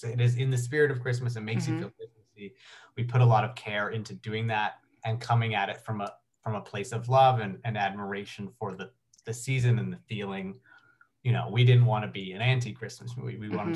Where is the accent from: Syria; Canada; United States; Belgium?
Canada; It's more just I'm from Canada